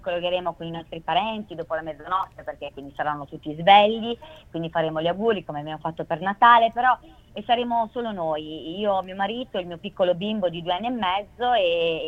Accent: Apulia, Italy; mio marito è emiliano, mentre io sono pugliese

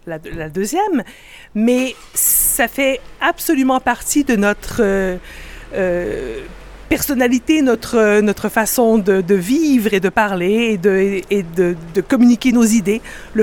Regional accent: Quebec City, Quebec, Canada; Moi, je suis originaire de Québec, la ville de Québec, qui est la capitale du Québec.

